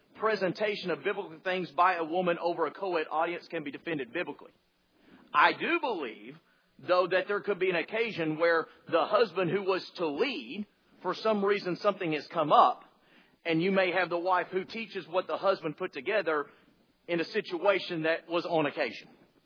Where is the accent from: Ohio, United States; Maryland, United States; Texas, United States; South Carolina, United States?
Texas, United States; forgive me, I'm from Texas, and we do this little thing called in Texas called two-stepping.